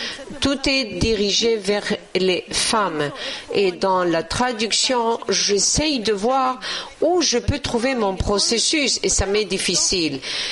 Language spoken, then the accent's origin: French; New York, United States; Je viens de New York.